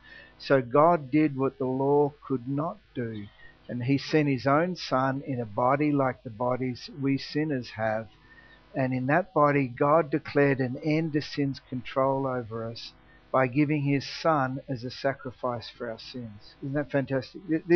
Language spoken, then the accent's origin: English; Tasmania, Australia; I grew up in the Open Brethren Assemblies in Tassie.